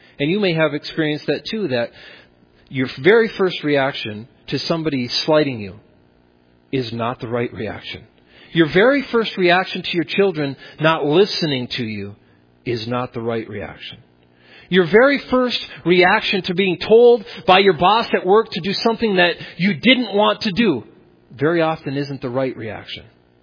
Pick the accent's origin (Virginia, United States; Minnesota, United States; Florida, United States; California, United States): Minnesota, United States; I used to say I grew up on the Iron Range thinking that the word was frustration.